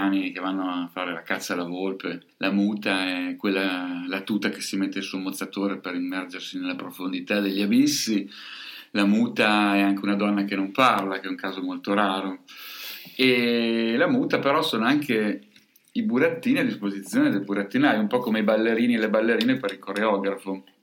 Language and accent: Italian; Parma, Emilia-Romagna, Italy; io sono di Parma